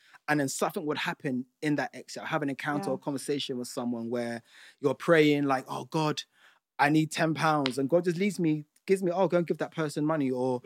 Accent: Nigeria; Now, being Nigerian, yeah.

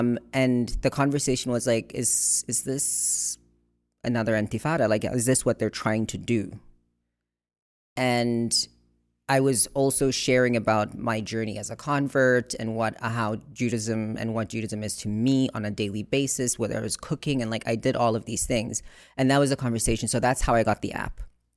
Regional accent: South Africa; I was in Seattle visiting one of my friends that I grew up with in South Africa.

